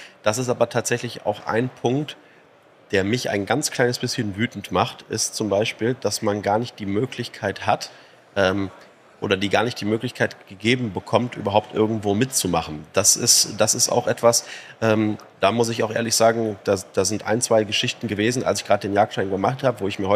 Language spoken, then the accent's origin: German; Witten, North Rhine-Westphalia, Germany; ich komme ja aus Witten, also direkt 15 Kilometer weiter.